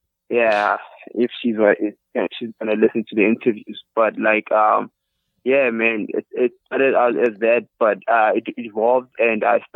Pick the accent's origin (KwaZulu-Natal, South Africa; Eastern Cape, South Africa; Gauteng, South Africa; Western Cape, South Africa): Gauteng, South Africa; Soweto; I am from Soweto, Johannesburg in South Africa. I'm a 19-year-old.